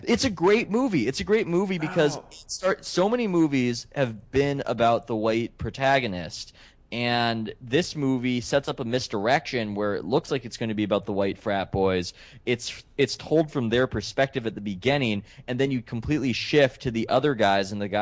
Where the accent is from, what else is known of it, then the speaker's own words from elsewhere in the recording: California, United States; I'm from California. I don't know what White Castle is.